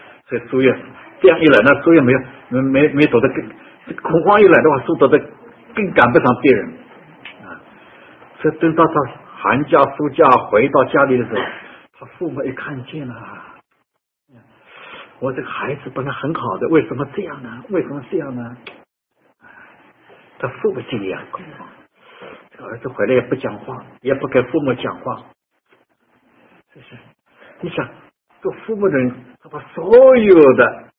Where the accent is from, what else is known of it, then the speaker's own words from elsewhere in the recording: China; now in Vancouver, Canada; 尤其我们中国人啊，在这个洋人的国家里边呢，我们是占少数民族啊